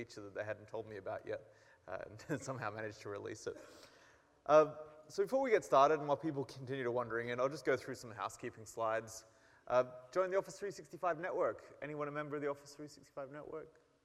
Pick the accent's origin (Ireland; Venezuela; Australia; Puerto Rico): Australia; Brisbane, Queensland; also born or lived in Sydney, Australia; now in Redmond, United States; I grew up in Brisbane, actually. I moved to Sydney with Microsoft many years ago now, back in 2007. And then in 2010, moved over to Seattle